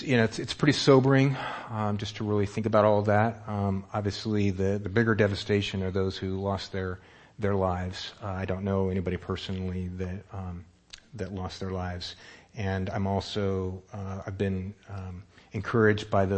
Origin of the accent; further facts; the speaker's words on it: Santa Rosa, California, United States; as most of my life I grew up in Santa Rosa.